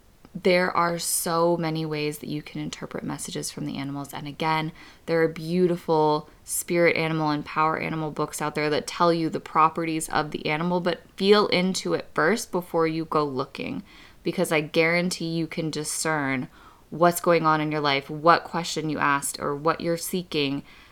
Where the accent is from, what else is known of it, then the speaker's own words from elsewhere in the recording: Texas, United States; 956, which is the area code of where I grew up in Texas.